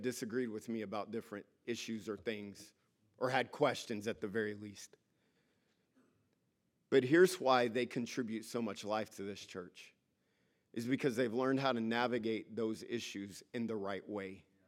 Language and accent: English; the South, United States; I'm a boy from the South with a mother from the North. I'm very conflicted all over the place.